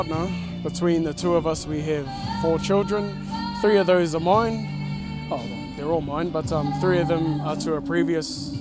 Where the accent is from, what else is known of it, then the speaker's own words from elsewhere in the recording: Rotorua, Bay of Plenty, New Zealand; now in Brisbane, Australia; Well, originally I'm from Rotorua, but I moved over to Brisbane, Australia about 5 years ago.